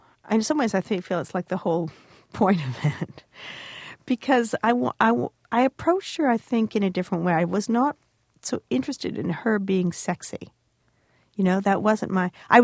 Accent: Toronto, Ontario, Canada; I'm from Toronto

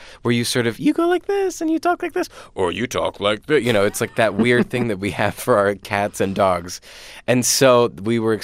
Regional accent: Lancaster, Pennsylvania, United States; born or raised there

